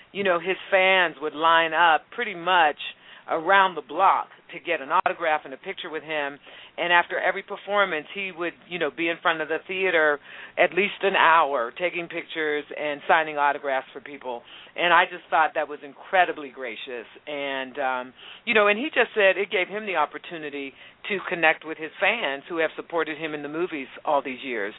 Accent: Pittsburgh, Pennsylvania, United States; now in New York, United States; I mean, I'm originally from Pittsburgh. A lot of people know that.

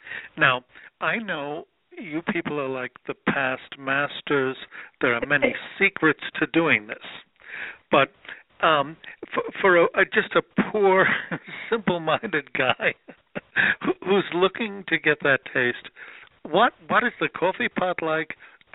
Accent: New York, United States; When I grew up in New York, and as a young person, there was a coffee brand that was very popular among the Hispanic people called Cafe Bustelo.

